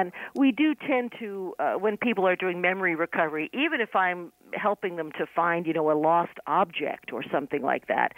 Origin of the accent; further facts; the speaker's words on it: New York City, New York, United States; I'm from New York City.